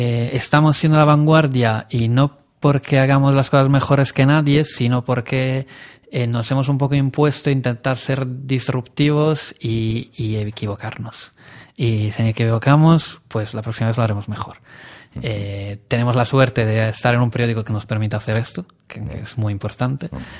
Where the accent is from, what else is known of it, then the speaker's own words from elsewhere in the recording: Italy; Spanish is a second language; moved away as an adult; now in Madrid, Spain; Me ayudó a venirme a España como buen italiano, me vine básicamente por amor a Madrid.